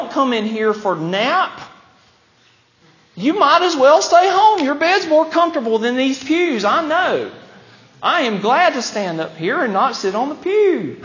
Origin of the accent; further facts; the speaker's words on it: Alabama, United States; I'm from Alabama.